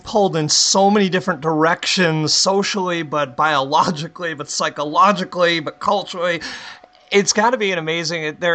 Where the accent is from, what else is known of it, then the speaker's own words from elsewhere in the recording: New York, United States; I'm a New Yorker.